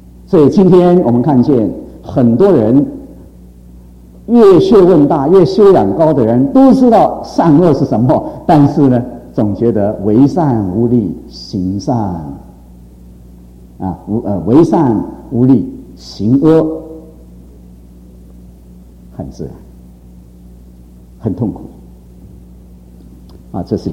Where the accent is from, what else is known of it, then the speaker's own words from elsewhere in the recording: United States; 比如说我们美国人很天真